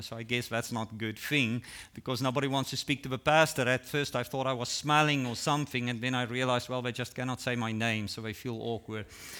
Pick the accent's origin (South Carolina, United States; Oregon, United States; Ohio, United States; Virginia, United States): Ohio, United States; now in Hawaii, United States; Yet, because of my accent, I've learned, when I tell people I'm from Ohio, they hear all kinds of different things.